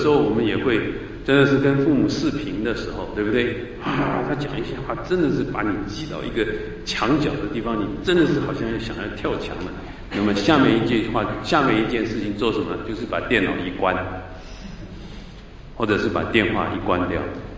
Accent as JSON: {"language": "Chinese", "country": "China", "said": "我们中国人"}